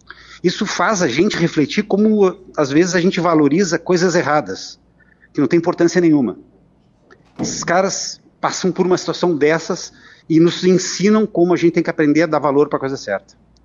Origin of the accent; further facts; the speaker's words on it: Rio Grande do Sul, Brazil; accent: gaúcho; eu sou gaúcho, tá? E moro lá no Rio Grande do Sul, eu brinco, viu, que como eu não tenho sotaque, aí o pessoal não sabe, eu tô brincando, eu reconheço que eu tenho sotaque.